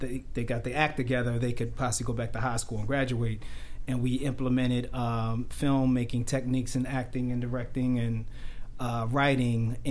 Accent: Philadelphia, Pennsylvania, United States; I grew up in South Philadelphia.

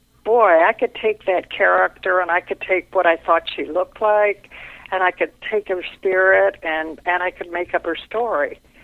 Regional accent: Ohio, United States; I had grown up, I grew up in Ohio, and I grew up listening to my mother and my aunts talk about a girl named Mary Boland

